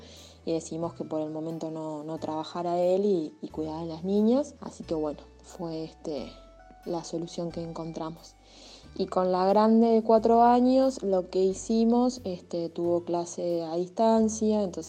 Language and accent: Spanish; Uruguay; de Uruguay.